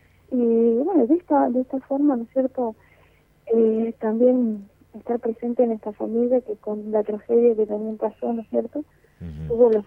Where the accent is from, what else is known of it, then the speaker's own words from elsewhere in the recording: Misiones, Argentina; Yo soy de Misiones, ahora soy hogareña, pero vivo en El Dorado, Misiones.